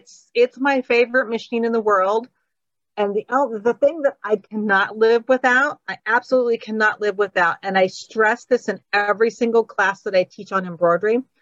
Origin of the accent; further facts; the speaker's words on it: Northern US, United States; I mean, I'm a Yankee. I'm from the North.